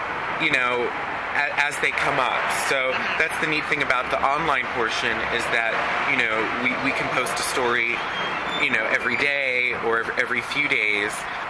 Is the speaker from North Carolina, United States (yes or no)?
no; New Orleans, Louisiana, United States; Well, my background, actually, you may know this, but I'm from New Orleans.